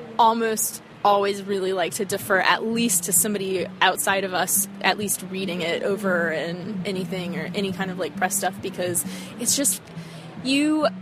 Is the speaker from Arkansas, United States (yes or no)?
yes; Arkansas, United States; born there; I was born in Arkansas, and a lot of my family was very musical.